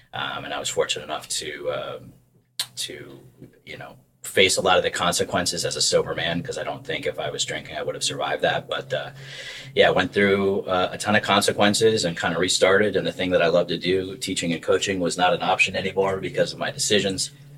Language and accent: English; New York, United States; I was up north. I grew up in New York.